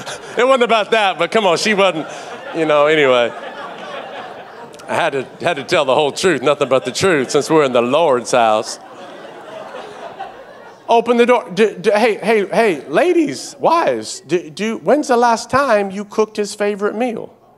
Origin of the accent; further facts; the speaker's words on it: the South, United States; I'm from the South.